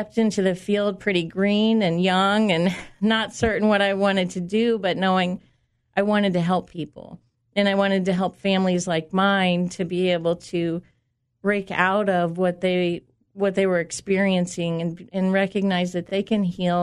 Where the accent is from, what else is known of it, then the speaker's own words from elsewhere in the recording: Iowa, United States; I grew up in Iowa.